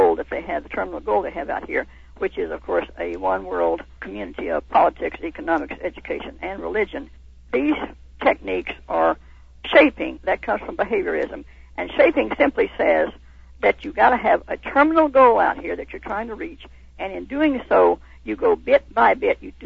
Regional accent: McAlester, Oklahoma, United States; I was raised in McAllister, Oklahoma, where that was the home of the penitentiary there

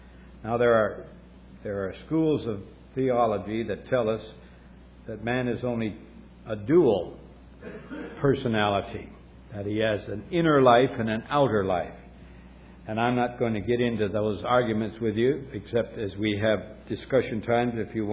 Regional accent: Montana, United States; When I was growing up in Montana, we were 42 miles from the nearest doctor.

